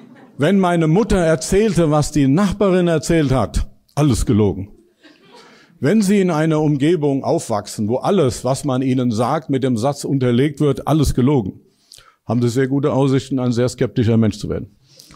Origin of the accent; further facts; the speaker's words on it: Dillenburg, Hesse, Germany; Ich komme aus Dillenburg, das ist eine kleine Stadt in Hessen. Das kann man dann bei mir merken, wenn ich Zischlaute gebrauchen würde.